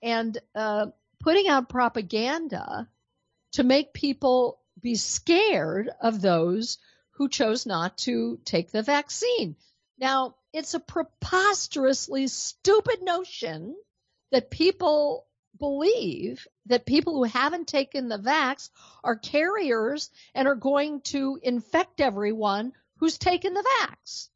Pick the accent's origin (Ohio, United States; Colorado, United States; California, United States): Colorado, United States; Denver; from my hometown of Denver, Colorado